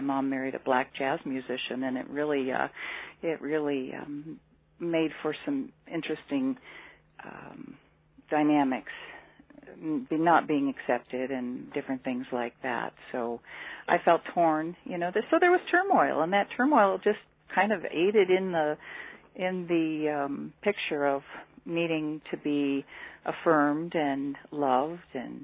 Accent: Columbus, Ohio, United States; also born or lived in Hartford, United States / New York City, United States; Well, my first 10 years, being born in Hartford, Connecticut, as a baby, moving to Columbus, Ohio, where my mom was from, lived there for 10 years. My mom relocated after a remarriage, ended up 5 years in New York City.

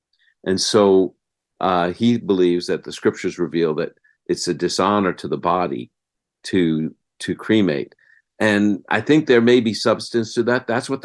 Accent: United States; born there; Well, I was born in America.

